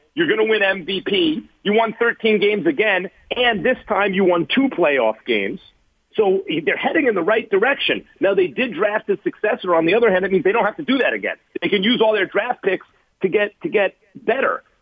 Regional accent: Greenwich Village, New York, United States; also born or lived in Bronx, United States; When I grew up in Greenwich Village. I was born in the Bronx, but I grew up in Greenwich Village.

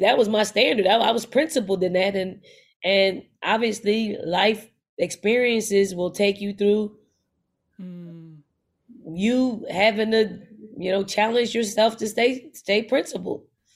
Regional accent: Philadelphia, Pennsylvania, United States; I'm from North Philly. Like, that's my foundation. I grew up in a household, being the youngest of five.

